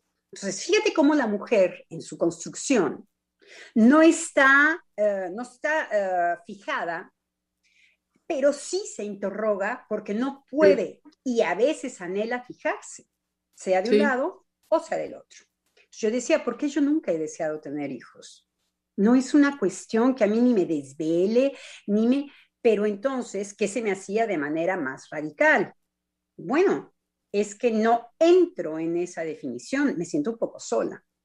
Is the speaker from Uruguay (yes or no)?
no; Mexico; Los primeros machos que yo conocí fueron los ingleses y soy mexicana. Sí. Entonces, siendo mexicana, parto con otro pie